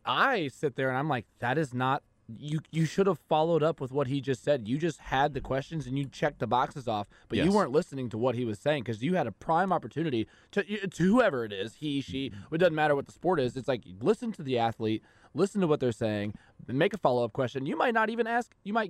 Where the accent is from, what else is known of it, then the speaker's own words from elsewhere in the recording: Kansas City, Missouri, United States; So that was kind of a cool meshing of worlds since I'm from Kansas City. So not a KU fan, but it was cool to see them play the team that I grew up, 20-30 miles from or however long.